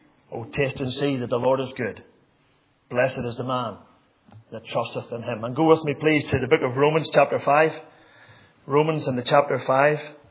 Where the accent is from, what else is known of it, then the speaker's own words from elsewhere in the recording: Northern Ireland, United Kingdom; now in Macclesfield, United Kingdom; I'm from the Macclesfield Free Church, and I've lived in Macclesfield some 24, 25 years. As I grew up in Macarthur, just in front of the Glen Sheehan Pass there in County Londonderry, I grew up in a home that was not a Christian home.